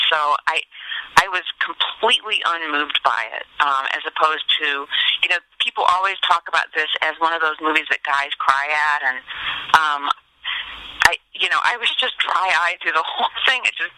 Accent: Iowa, United States; and I'm from Iowa, so I should especially love it, and I love baseball. I used to go to Iowa Cubs games.

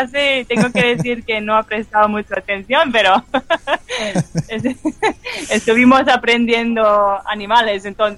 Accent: Scotland, United Kingdom; Spanish is a second language; Sí, soy de Escocia.

